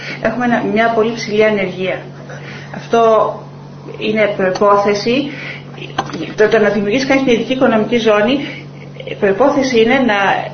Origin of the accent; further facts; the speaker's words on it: Thourio, Eastern Macedonia and Thrace, Greece; είμαι και εγώ από τον Εύρο και μάλιστα από το Θούριο, που είναι το κοκκινότερο χωριό της Ορεστιάδος.